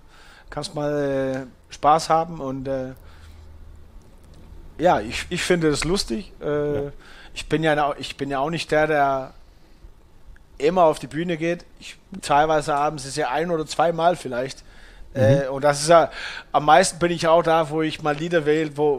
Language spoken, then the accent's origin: German; Denmark; German is a second language; ich bin in Dänemark geboren, habe ja in Dänemark gelebt. Ich habe viel Familie auf Island